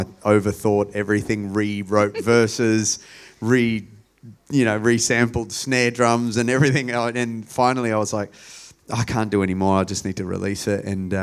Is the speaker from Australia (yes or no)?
yes; Adelaide, South Australia, Australia; I grew up in Adelaide, and Adelaide always gets skipped by a lot of my favourite artists.